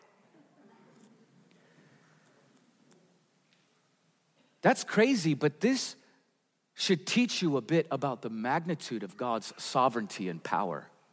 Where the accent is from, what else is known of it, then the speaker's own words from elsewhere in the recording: Portland, United States; I'm from Portland. I'm an American and I'm a Christian.